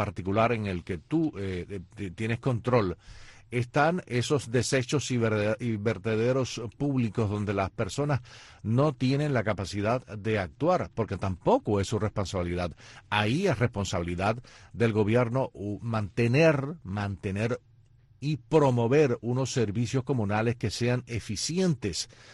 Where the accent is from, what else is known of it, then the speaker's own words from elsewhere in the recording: Cuba; born there; deja ver qué es lo que titula el periódico del país donde yo nací, donde todos nosotros nacimos.